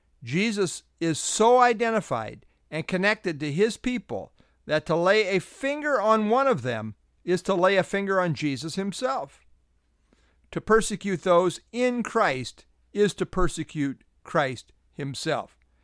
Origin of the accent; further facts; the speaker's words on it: United States; For example, I identify as an American, as a husband, and as a member of Southview Bible Church.